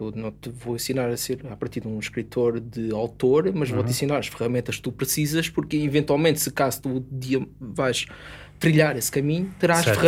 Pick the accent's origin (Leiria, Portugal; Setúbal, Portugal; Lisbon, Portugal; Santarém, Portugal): Lisbon, Portugal; Vialonga; venho de Via Longa